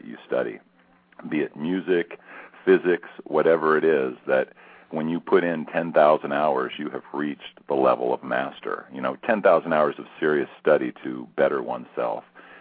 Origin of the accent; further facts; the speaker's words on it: California, United States; I'm from Northern California where the motto is question authority